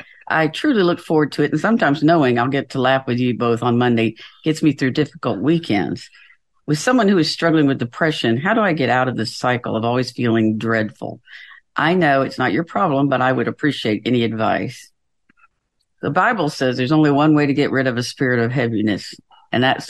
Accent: the South, United States; Some of it is from that we're from the South. We are storytellers. We didn't have much TV when I was growing up.

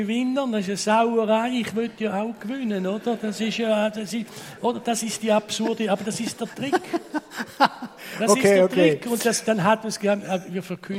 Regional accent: Winterthur, Zurich, Switzerland; Ich komme aus Winterthur, da habe ich das in der Zeitung lesen können.

